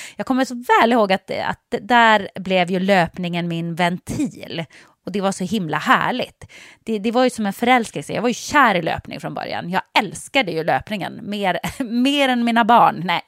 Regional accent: Jokkmokk, Norrbotten County, Sweden; jag är ju uppväxt i naturen. Jag är uppväxt i Jokkmokk. Jag har ju levt som ett skogsbarn, kan man säga.

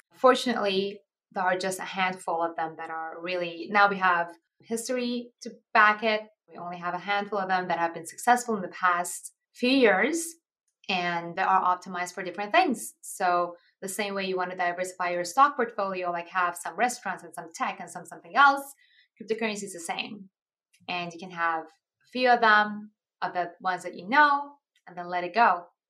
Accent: Iran; I'm actually originally from Iran.

